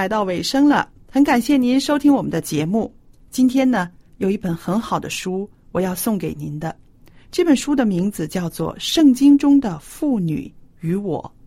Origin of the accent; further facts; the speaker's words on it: China; 那这就是我们中国人说的缘分。